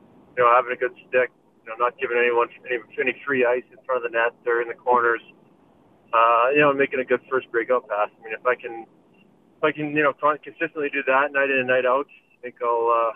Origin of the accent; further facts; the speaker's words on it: Saskatoon, Saskatchewan, Canada; I'm from Saskatoon